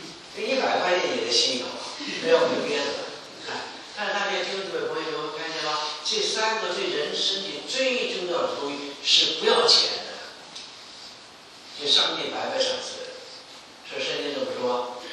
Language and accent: Chinese; China; 你看我们中国人是说什么疼极乎凉，穷极乎丁